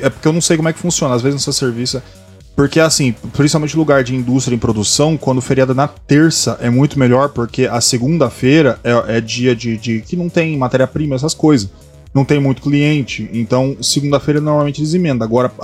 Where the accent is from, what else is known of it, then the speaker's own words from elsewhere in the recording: São Paulo, Brazil; eu sou do interior de São Paulo, como eu sou sortudo, né?